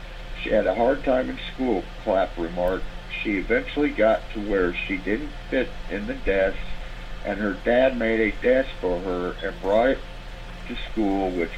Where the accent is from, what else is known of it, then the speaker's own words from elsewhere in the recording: Missouri, United States; Yeah, you know, I'm from Missouri, and I didn't know this.